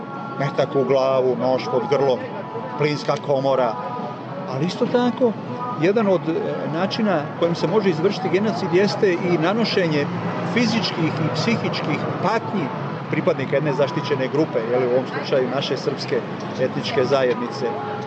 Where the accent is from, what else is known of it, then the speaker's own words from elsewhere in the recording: Croatia; iz Hrvatske smo veoma, veoma ogorčeni, povređeni sa onom sramotnom presudom žalbenog vijeća